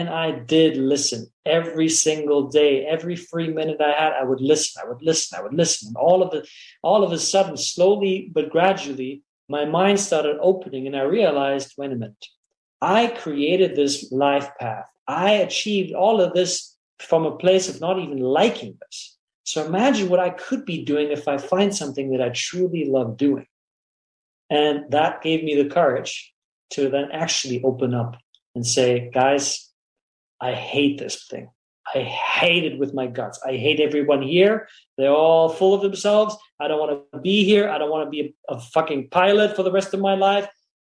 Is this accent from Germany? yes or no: yes; Germany; I was born and raised in Germany.